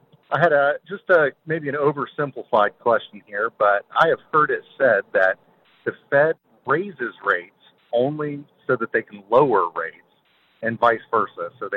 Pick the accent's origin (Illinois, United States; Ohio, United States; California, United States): Ohio, United States; I'm from Ohio.